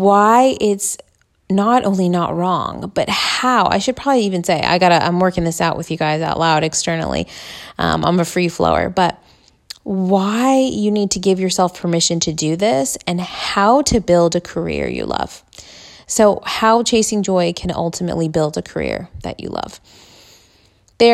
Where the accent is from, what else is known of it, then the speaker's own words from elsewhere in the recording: United States; I know, at least as an American, as someone who was taught, you know, as a millennial generation, I'm 33 years old